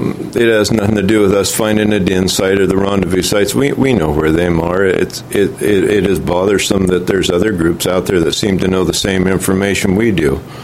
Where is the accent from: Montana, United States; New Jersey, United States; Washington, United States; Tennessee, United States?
Washington, United States; There's three generations on a ranch, and we're from Stevens County, just north of Colville.